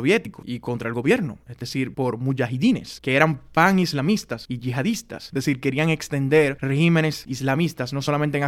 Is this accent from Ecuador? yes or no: no; Dominican Republic; Yo recuerdo en mi infancia, en la República Dominicana, hablando de Bin Laden y Bin Laden y Bin Laden, yo como con 8 años